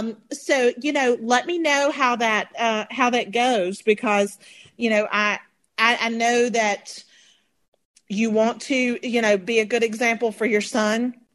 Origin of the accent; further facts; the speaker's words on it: Indiana, United States; Hi, Lauren. I'm from Indiana.